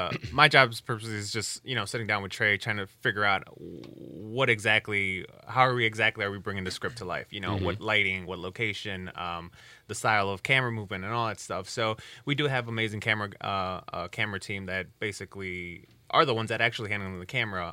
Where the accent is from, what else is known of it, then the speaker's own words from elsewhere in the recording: Chicago, Illinois, United States; No, I'm actually, I was born in Chicago.